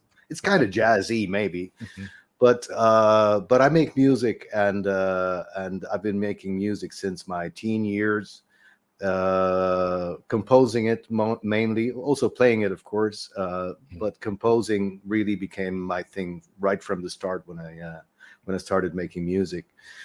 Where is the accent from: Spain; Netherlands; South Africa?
Netherlands; I'm Palestinian, born and raised in the Netherlands, and that's why I have, you know, I'm very much in touch with Western culture, even though I'm also very, very much in touch with Palestinian culture.